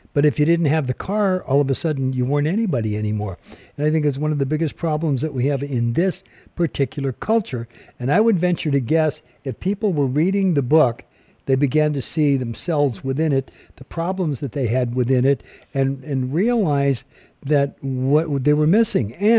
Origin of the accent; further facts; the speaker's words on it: Los Angeles, California, United States; also born or lived in Fairbanks, Alaska; When I first went up there, I was brought up in Los Angeles, fast-paced business, yada, yada.